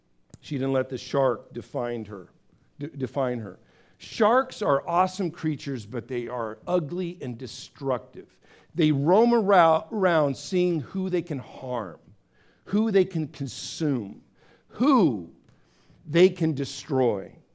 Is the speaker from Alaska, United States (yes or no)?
no; Downey, California, United States; She's from my hometown of Downey.